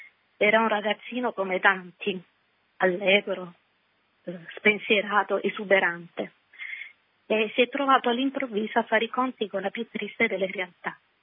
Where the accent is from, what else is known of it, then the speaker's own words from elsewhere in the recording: Bari, Apulia, Italy; now in Rome, Italy; Noi siamo di Bari, sì.